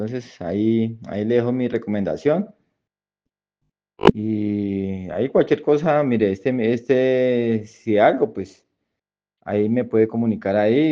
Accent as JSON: {"language": "Spanish", "country": "Colombia", "said": "Yo soy de Colombia."}